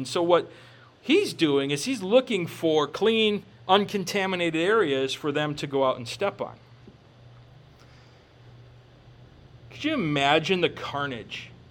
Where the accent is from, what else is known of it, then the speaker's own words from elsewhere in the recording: Minnesota, United States; I grew up in Minnesota along the Mississippi River.